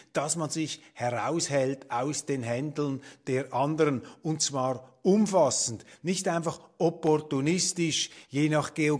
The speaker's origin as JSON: {"language": "German", "country": "Switzerland", "said": "Jetzt nicht als Schweizer, als Bürger, als Politiker auch, als Milizler."}